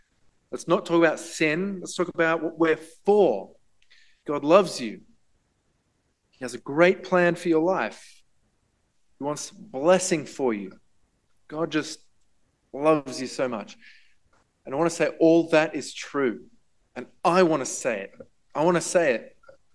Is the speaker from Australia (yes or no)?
yes; Australia; And fair enough, we're Australian after all.